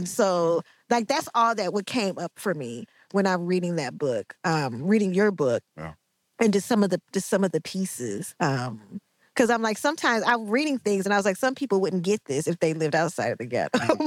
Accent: Oakland, California, United States; Because I grew up in the ghetto. I grew up in East Oakland. You know, we both came from the hood.

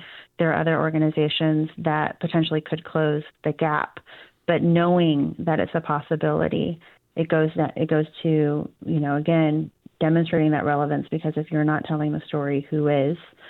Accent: West Coast, United States; growing up on the West Coast, it always felt kind of absent of history.

